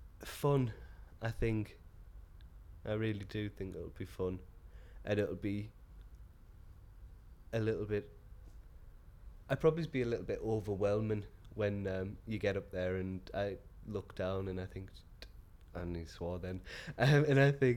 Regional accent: Durham, North East England, United Kingdom; also born or lived in Glasgow; now in London, United Kingdom; I'm from Durham originally, but I moved away from Durham to Glasgow, and then moved down to London 5 years, just gone 5 years ago, because I moved down on Carnival weekend 5 years ago.

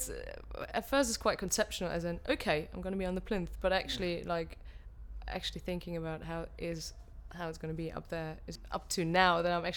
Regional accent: Dortmund, North Rhine-Westphalia, Germany; moved away as an adult; now in London, United Kingdom; Okay, yeah, so I'm German, so I was born in Dortmund and, yeah, stayed there till I was 18, then I studied in a different German town, so I came here to London with 22 after studying and for my first job

